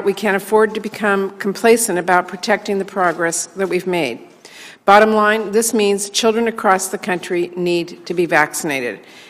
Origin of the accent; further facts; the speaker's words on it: Washington, United States; including in my home state of Washington